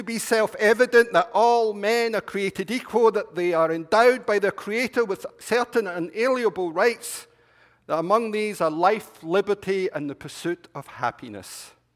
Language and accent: English; Scotland, United Kingdom; Now, I'm Scottish. We don't do happiness. We're kind of grumpy.